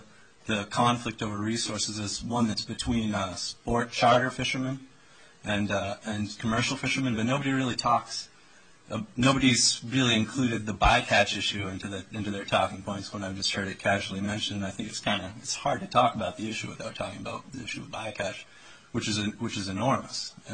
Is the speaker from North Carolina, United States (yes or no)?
no; Kodiak, Alaska, United States; I'm from Kodiak. I'm a lifelong fisherman.